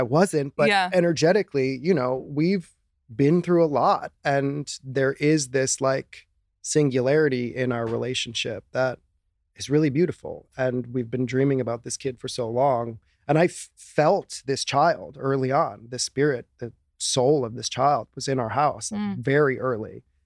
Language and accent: English; Chicago, Illinois, United States; I had an agent in Chicago just because I grew up doing it in Chicago.